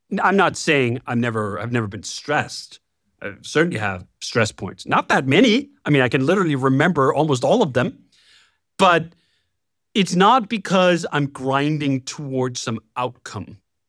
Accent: Denmark; I grew up in Denmark, working class, where I did have occasionally, like, it's near the end of the month, there's no more money.

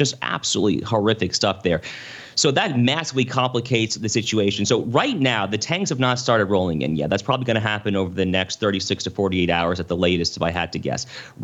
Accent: United States; it's not my government, obviously, I'm an American

